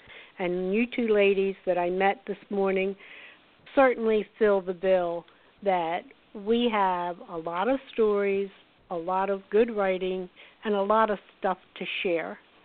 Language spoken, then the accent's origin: English; Maryland, United States; And as I mentioned, I'm from Maryland, so this is a real treat for me to be totally out of state